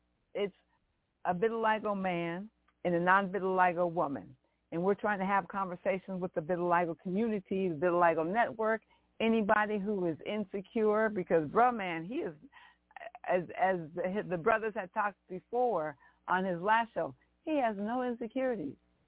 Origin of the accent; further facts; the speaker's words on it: Washington, United States; The only person I have come in contact with vitiligo was a lady, and I'm from Washington State.